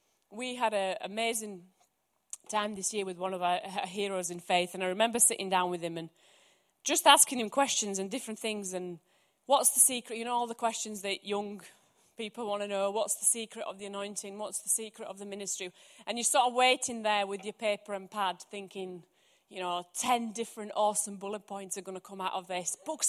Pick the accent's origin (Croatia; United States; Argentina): Croatia; I remember when I grew up in Croatia